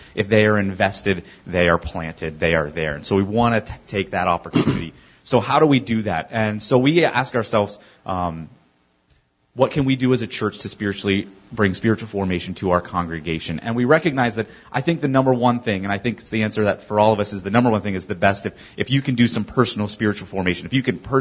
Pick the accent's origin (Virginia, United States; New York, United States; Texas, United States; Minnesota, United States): New York, United States; North Collins; so I'm from North Collins, New York, which is about a half hour south of Buffalo. And Buffalo, New York, so western New York, close to Lake Erie.